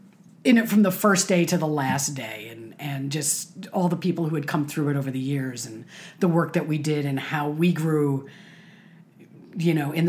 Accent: Chicago, Illinois, United States; I grew up in Chicago, and I thought, well, this will be fun.

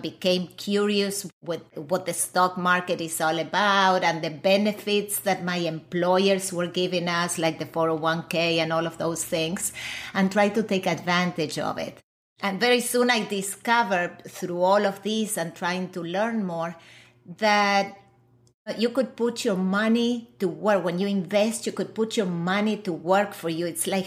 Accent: Argentina; You know, I was born and raised in Argentina.

